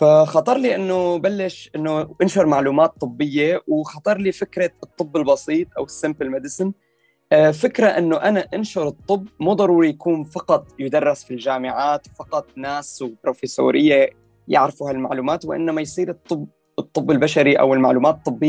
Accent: Syria; طبعا احنا عندنا بسوريا وبتوقع مثل كل البلدان

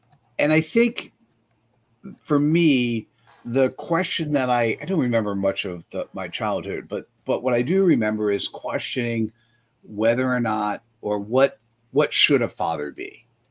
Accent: East Coast, United States; now in Cupertino, United States; You know, the New York, New Jersey thing.

